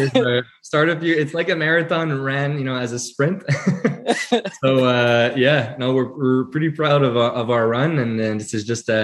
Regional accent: Montreal, Quebec, Canada; we're born and raised in Montreal as people

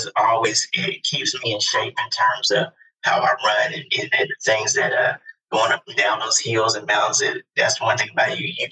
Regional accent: West Virginia, United States; also born or lived in Michigan; I am. Raised here. I was born in Michigan, and at a young age, my mother moved to West Virginia. I moved here when I was seven, so I've pretty much been raised up in West Virginia.

